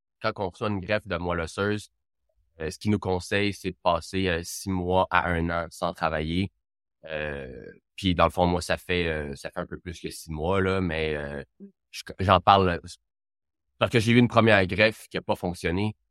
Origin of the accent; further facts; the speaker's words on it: Laval, Quebec, Canada; Enfin, moi, je suis de Laval